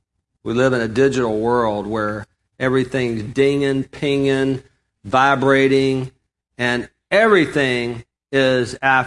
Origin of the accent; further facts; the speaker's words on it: Alabama, United States; I'm from Alabama. Listen, we can turn a one-syllable word into 7 syllables